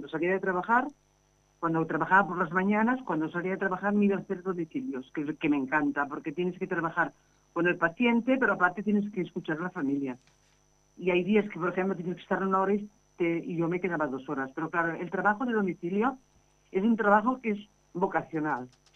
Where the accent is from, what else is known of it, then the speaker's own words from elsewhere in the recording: Camarasa, Catalonia, Spain; A Camarasa, que es mi pueblo, pero pasa una cosa, allá te tienes que limitar, o sea, tienes que tener coche para ir